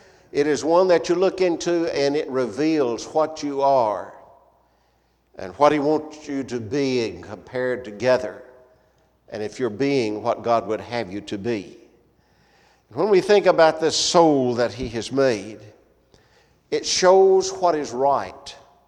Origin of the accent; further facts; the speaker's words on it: Decatur, Alabama, United States; I am from Decatur, Alabama, work and worship with the Somerville Road Church there in Decatur.